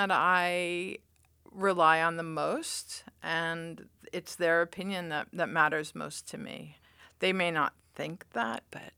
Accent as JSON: {"language": "English", "region": "New York", "country": "United States", "said": "I'm from New York."}